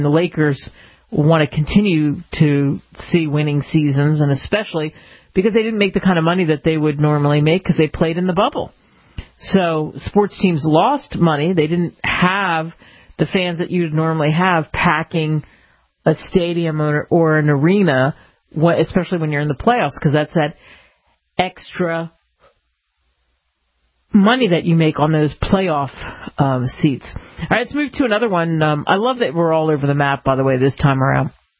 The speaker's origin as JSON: {"language": "English", "region": "Arizona", "country": "United States", "tie": "born or raised there", "said": "it's one of those states, my home state, that was such a Republican stronghold"}